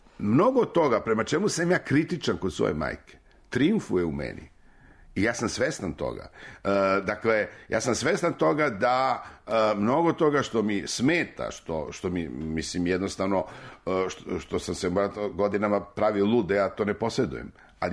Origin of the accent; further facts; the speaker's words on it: Belgrade, Serbia; pa je onda tu bio Beograd koji meni, ja sam, to je moj rodni grad